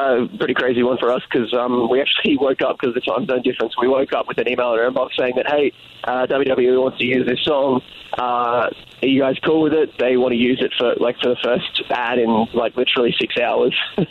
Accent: Canberra, Australian Capital Territory, Australia; now in United States; growing up in Canberra, which is not the biggest city in Australia by any shot

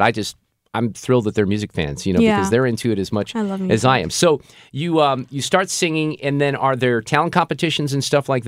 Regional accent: Chicago, Illinois, United States; I was a freshman from Chicago to here.

